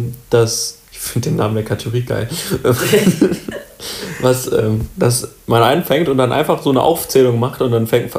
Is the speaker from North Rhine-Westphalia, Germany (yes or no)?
yes; Mönchengladbach, North Rhine-Westphalia, Germany; Ich komme hier aus Mönchengladbach.